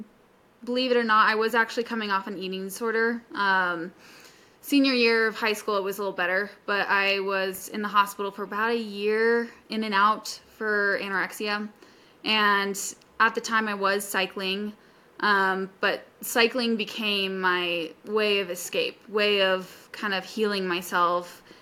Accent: Colorado, United States; I was born and raised in Colorado, the Front Range.

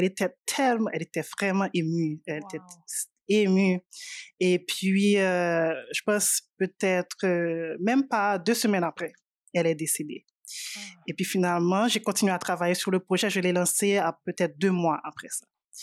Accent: Haiti; moved away as an adult; now in Quebec, Canada; Moi, j'ai grandi en Haïti. Donc, jusqu'à mes 19 ans, avant de venir ici au Québec.

